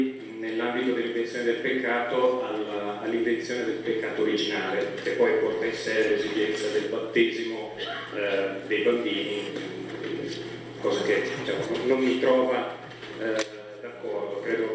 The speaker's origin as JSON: {"language": "Italian", "town": "Milan", "region": "Lombardy", "country": "Italy", "said": "vengo da Milano. È la prima volta che sono qua"}